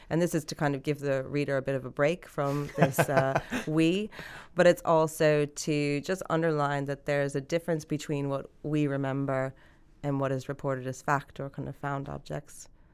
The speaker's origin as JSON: {"language": "English", "country": "United States", "tie": "born or raised there", "moved": "as an adult", "lives_now": "Ireland", "said": "So, yeah, I moved around a lot growing up. I'm American. I was born and raised there. And I've lived in Ireland since 2000. I'm married to an Irish man."}